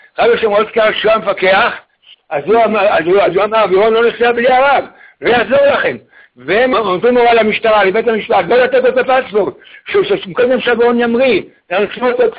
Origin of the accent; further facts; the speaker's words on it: Haifa, Haifa District, Israel; אני חיפה, אני מחיפה.